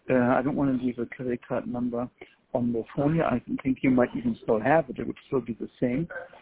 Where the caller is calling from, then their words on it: Germany; English is a second language; here. I'm calling you from Germany.